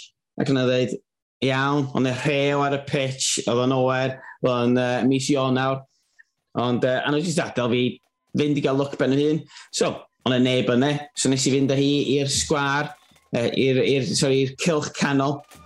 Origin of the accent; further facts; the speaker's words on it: Corwen, Wales, United Kingdom; Dwi'n dod o Gorwen yn ymreiddiol.